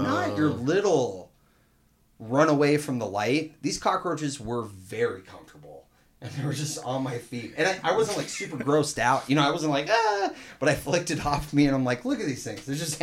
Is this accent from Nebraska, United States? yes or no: yes; Grand Island, Nebraska, United States; We're old guys. We're from Grand Island.